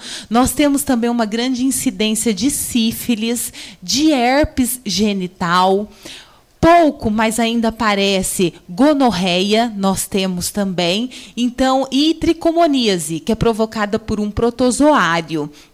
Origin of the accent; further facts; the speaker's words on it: São Paulo, Brazil; born there; now in Guaxupé, Brazil; Então, eu não nasci em Guaxupé, né? Eu nasci em São Paulo, capital, mas tem 21 anos que eu resido em Guaxupé, então me considero de Guaxupé, né?